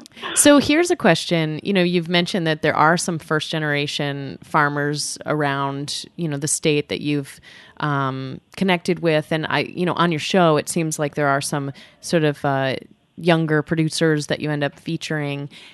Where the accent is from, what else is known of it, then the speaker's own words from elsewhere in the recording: New York, United States; as a New Yorker, it's like, it's so fun to like have, to be hearing, you know, just about your experience in a farming community